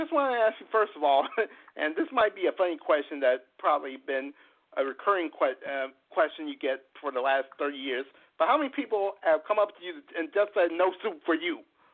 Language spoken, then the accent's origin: English; Fayetteville, North Carolina, United States; I hope you can probably come to my hometown of Fayetteville, North Carolina